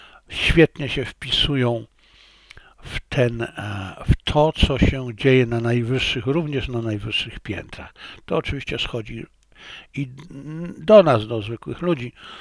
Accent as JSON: {"language": "Polish", "country": "China", "said": "Jak Państwo wiecie, ja jestem Chińczykiem i Polakiem, więc mnie interesuje Polska"}